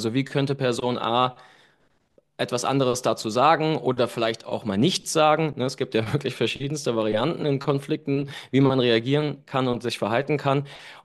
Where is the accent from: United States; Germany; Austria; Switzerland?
Germany; Cologne, North Rhine-Westphalia; ich komme aus Köln.